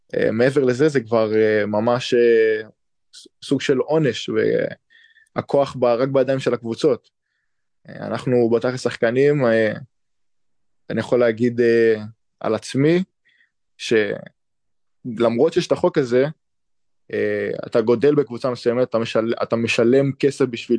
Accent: Rishon LeZion, Central District, Israel; גדלתי שם, יש לי אח שמשחק שם, אני נולדתי בראשון לציון

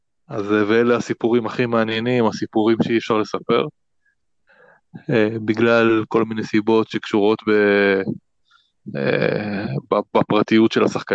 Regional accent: Ashdod, Southern District, Israel; עכשיו, אני בסוף אשדודי, ויש לי קצת בעיה של שליטה בכעסים

